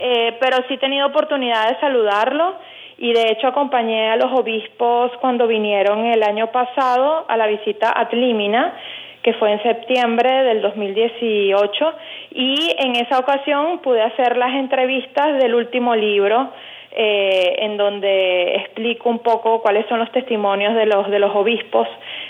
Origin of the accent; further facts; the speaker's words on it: Venezuela; nosotros como venezolanos y como católicos